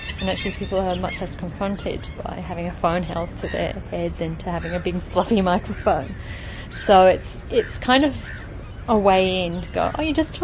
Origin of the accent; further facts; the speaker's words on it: Australia; now in Finland; I'm an Australian sound artist, currently living in Finland where I work and teach.